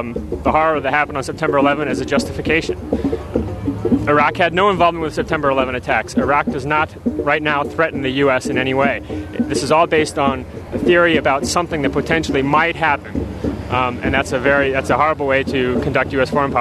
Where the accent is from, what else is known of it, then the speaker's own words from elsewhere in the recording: United States; Well, it makes you feel very nervous, both as an American and just as a human being.